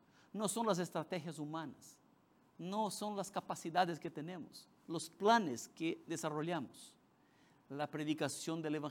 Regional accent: Brazil; accent: Brazilian; first language Portuguese; Spanish is a second language; yo tengo acento porque soy brasileño. Yo no soy nativo en español, pero predico en español.

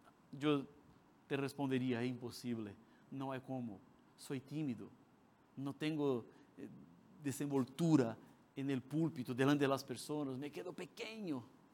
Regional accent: Brazil; accent: Brazilian; first language Portuguese; Spanish is a second language; yo tengo acento porque soy brasileño. Yo no soy nativo en español, pero predico en español.

